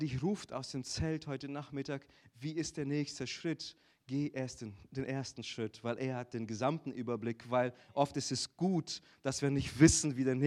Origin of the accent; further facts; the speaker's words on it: Brazil; German is a second language; now in Germany; ich fühle mich auch als Brasilianer, auch wenn ich schon die Hälfte meines Lebens hier bin.